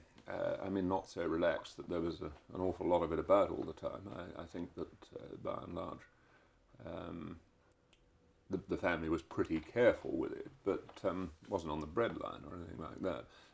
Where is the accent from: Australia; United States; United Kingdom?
United Kingdom; Shepperton, South East England; born there; I was born in Shepperton, Middlesex, 7th of February 1932.